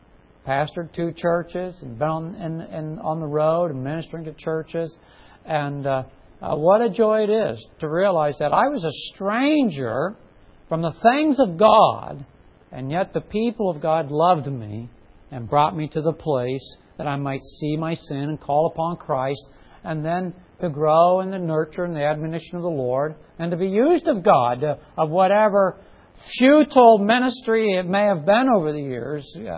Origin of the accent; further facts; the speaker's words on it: Lock Haven, Pennsylvania, United States; And growing up in Lock Haven for much of my youth